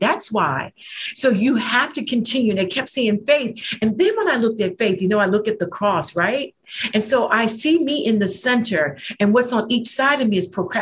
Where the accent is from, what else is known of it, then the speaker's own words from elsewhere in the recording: East Coast, United States; I'm from the West, I mean, East Coast. So I came back to the East Coast, started a business here.